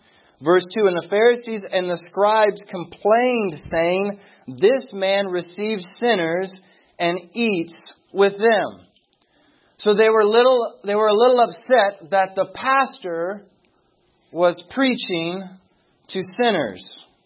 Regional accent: Madison, Tennessee, United States; now in California, United States; Originally, I come from Madison, Tennessee. That's where I was born and raised.

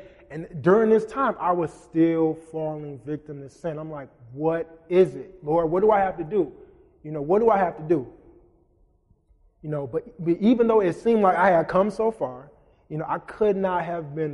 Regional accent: Ypsilanti, Michigan, United States; I grew up in Ipsy my whole life. It's Ipsy, by the way, Pastor Bill, Ipsy. I lived in Ipsy my whole entire life. I've never lived anywhere.

